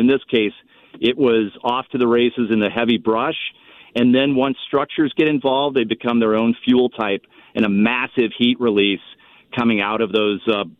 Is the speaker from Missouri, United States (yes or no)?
yes; St. Louis, Missouri, United States; Right. I grew up in St. Louis and then started in wildland forest fire fighting in 1996.